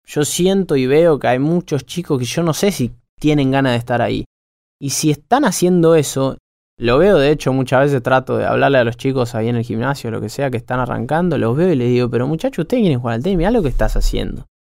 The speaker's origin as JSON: {"language": "Spanish", "country": "Argentina", "said": "Yo me siento muy, muy argentino"}